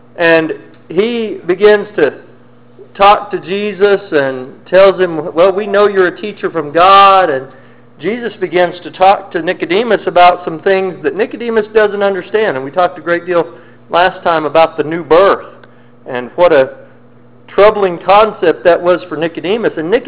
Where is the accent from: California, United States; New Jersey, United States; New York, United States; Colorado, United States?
Colorado, United States; moved away; I grew up in Colorado, and you know, in Colorado you get a lot more snow than we do down here.